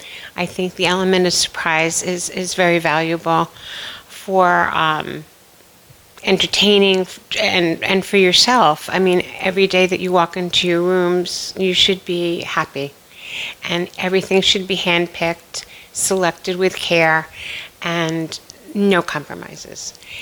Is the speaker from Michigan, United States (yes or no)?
no; New York, United States; because I'm a New Yorker and I'm here now 2.5 years